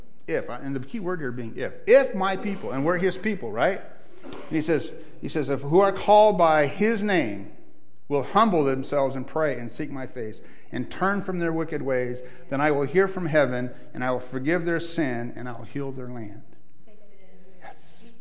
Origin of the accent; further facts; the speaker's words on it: Oregon, United States; I don't like to tell people I'm from Oregon.